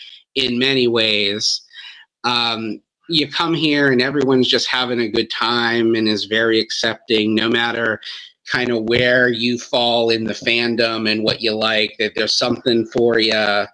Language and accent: English; Pittsburgh, Pennsylvania, United States; I'm from Pittsburgh and we were saying, we might not want to tell you where we're from because you might not like us in Philly.